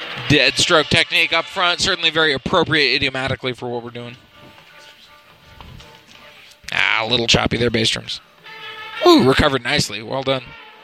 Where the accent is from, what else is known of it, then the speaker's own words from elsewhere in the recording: Rancho Cucamonga, California, United States; I'm from Rancho Cucamonga, California, and we're here together on October 4th at the BBI.